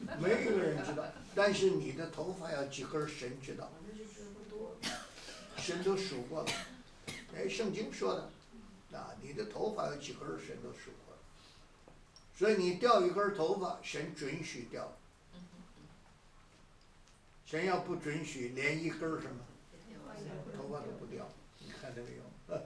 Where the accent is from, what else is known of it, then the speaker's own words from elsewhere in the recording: China; 因为他，我们中国人讲叫黑了良心，他心里边那个灯就灭了